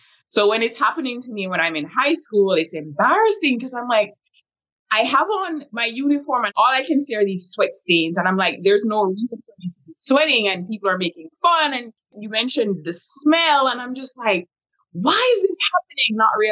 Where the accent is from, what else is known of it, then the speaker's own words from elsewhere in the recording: Jamaica; living in Jamaica, because I'm originally from Jamaica, I didn't even know what anxiety was.